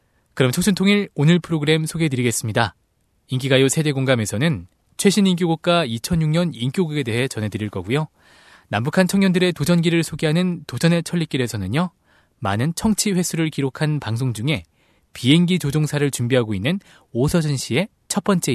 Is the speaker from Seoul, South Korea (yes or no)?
yes; Seoul, South Korea; 저는 따뜻한 서울 남자